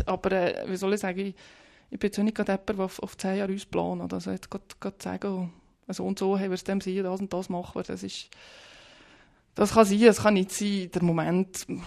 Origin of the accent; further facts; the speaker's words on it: Valais, Switzerland; now in Bern, Switzerland; in Bern, wollte ich jetzt mal sagen, ist man als Walliserin eigentlich schon noch willkommen.